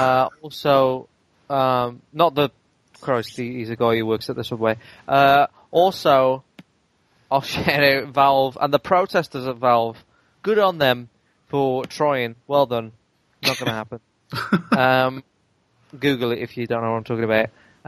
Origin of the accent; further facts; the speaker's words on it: United Kingdom; I'm only Brit on the show this week.